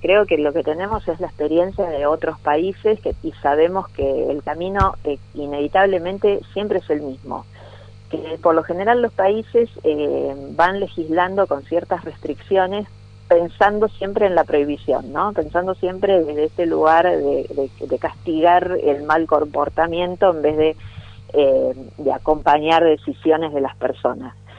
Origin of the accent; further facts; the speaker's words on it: Argentina; sino porque somos ciudadanas argentinas